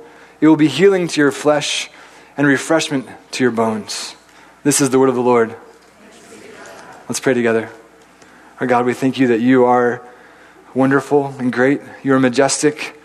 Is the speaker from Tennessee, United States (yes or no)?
yes; Chattanooga, Tennessee, United States; I grew up in Tennessee, in Chattanooga, Tennessee, and we were pretty close to the Appalachian Trail.